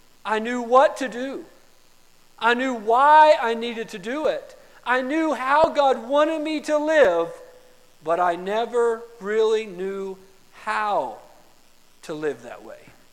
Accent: West Palm Beach, Florida, United States; also born or lived in Gallup, New Mexico; I was born in Gallup, New Mexico. Most of you understand that, and lived for about 8 months on the Navajo Indian Reservation before my dad got a collapsed lung, my mom got a blood clot, and I was taken, they moved back to South Florida, to West Palm Beach, Florida, for 8 years.

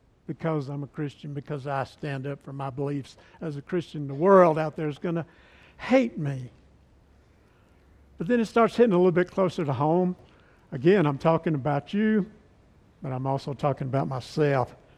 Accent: Mississippi, United States; And on top of all that, I'm from Mississippi.

